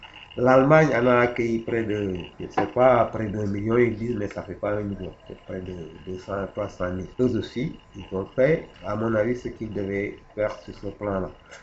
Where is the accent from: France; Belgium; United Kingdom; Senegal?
Senegal; moi chez moi au Sénégal, il n'y a pas un problème de.